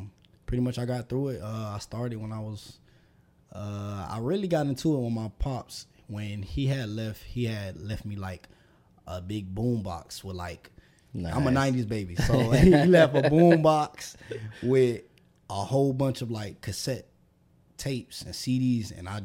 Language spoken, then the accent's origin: English; Cleveland, Ohio, United States; Yeah, I'm originally from Cleveland. Ohio. Yeah, okay. Midwest. So I got a lot of family up there.